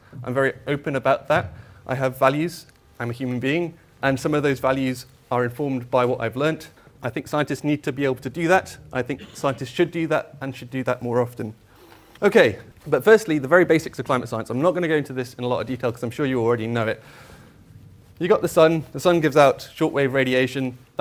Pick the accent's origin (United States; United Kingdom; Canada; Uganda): United Kingdom; Wales; I grew up in North Wales, in Snowdonia. I feel very blessed to have grown up there.